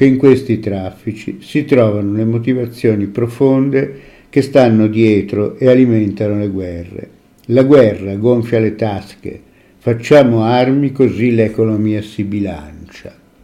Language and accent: Italian; Rome, Lazio, Italy; born there; Io sono nato a Roma